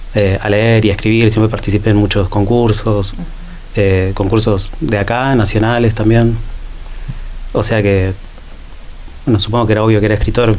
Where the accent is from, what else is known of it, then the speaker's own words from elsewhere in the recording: Río Gallegos, Santa Cruz, Argentina; now in Buenos Aires, Argentina; si bien yo estoy viviendo en Buenos Aires ahora, soy de Gallegos, fui al colegio toda la vida en Gallegos